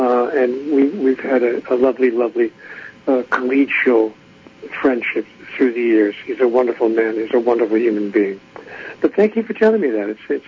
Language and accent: English; Oregon, United States; So they came to my hometown. I live in Southern Oregon